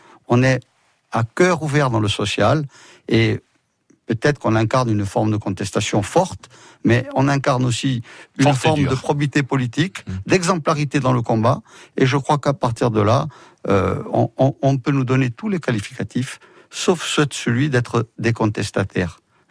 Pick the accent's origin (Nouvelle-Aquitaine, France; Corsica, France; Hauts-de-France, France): Corsica, France; Nous sommes des combattants, nous sommes des patriotes, nous sommes des Corses.